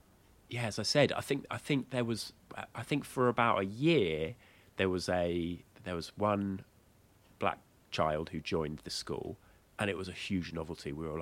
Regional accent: South East England, United Kingdom; A little village just outside Brighton, just north of Brighton.

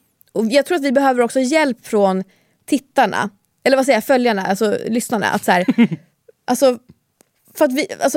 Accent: Jönköping, Jönköping County, Sweden; Jag kommer från Jönköping och vi är skitmånga här som lyssnar.

